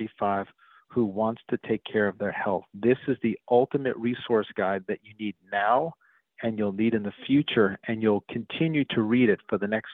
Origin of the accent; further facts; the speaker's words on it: New York, United States; I remember growing up in New York, I was a Mets fan